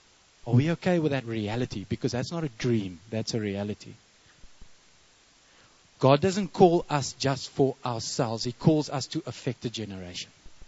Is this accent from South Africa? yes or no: yes; Fish Hoek, Western Cape, South Africa; I ended up growing up in Fishhook. Tried surfing, the whole thing.